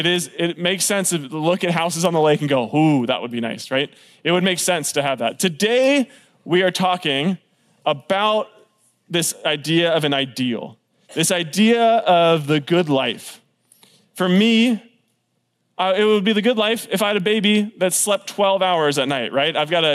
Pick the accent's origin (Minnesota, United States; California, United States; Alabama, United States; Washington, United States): California, United States; I'm from California, and I love In-N-Out Burger with just so much of my heart.